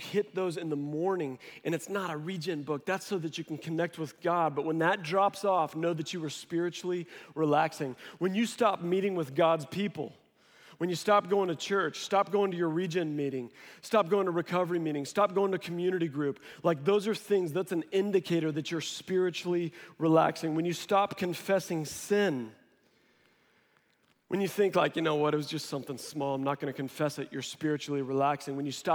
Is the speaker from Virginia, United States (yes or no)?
no; Missouri, United States; now in Texas, United States; I grew up in Missouri, was outdoors a lot. And down here being in Texas, I've never seen a sign like this.